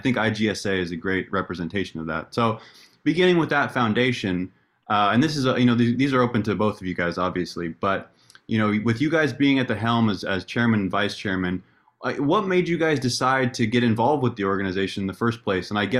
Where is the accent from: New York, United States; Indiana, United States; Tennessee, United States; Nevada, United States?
Nevada, United States; I grew up in Nevada, was around it my whole life